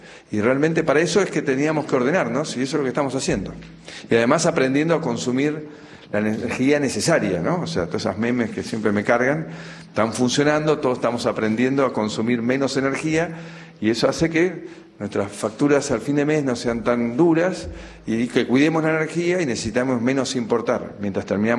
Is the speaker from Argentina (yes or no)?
yes; Argentina; Y los argentinos, como los brasileños debe pasar, nos sentimos capaces, talentosos, de poder exportar nuestro trabajo al mundo.